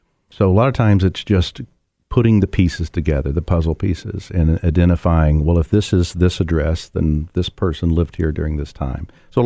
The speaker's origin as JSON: {"language": "English", "town": "Chattanooga", "region": "Tennessee", "country": "United States", "tie": "born or raised there", "said": "I'm from Chattanooga, lived here all my life."}